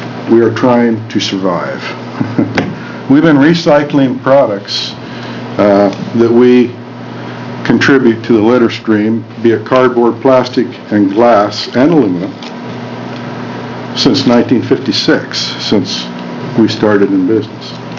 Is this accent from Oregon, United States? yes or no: yes; La Grande, Oregon, United States; we're from LeGrand, PepsiCo Bull in Eastern Oregon.